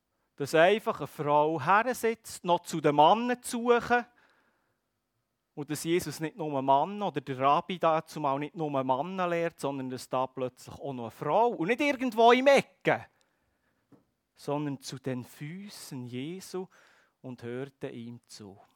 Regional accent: Switzerland; ich glaube, gerade als Schweizer ist uns das sehr vertraut.

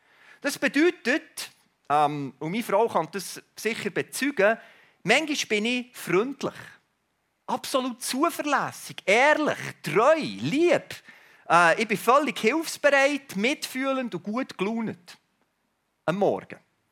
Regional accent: Switzerland; Als Schweizer sind wir ja Weltmeister im Recycling.

